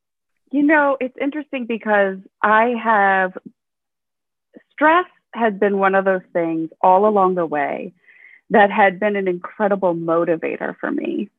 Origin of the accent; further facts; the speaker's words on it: Minnesota, United States; I grew up in Minnesota.